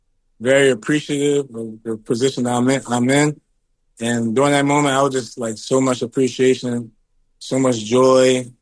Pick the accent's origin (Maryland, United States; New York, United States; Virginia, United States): Maryland, United States; Baltimore; Honestly, I'm from Baltimore